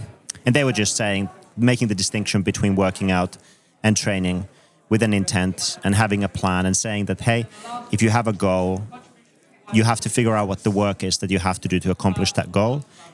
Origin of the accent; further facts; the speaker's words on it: Finland; English is a second language; moved away; also born or lived in Paris, France; I'm originally from Finland. It's been over 20 years now that I lived abroad.